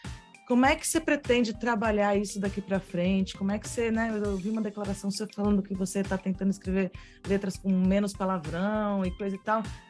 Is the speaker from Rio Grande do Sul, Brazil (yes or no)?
no; Baixada Santista, São Paulo, Brazil; lá da Baixada Santista, de onde eu vim.